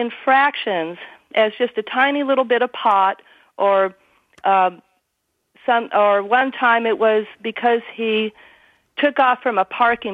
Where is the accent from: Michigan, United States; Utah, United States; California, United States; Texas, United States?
Texas, United States; Austin; I'm a white 57-year-old woman from Austin, Texas. I'm a native Austinite. I grew up in the South.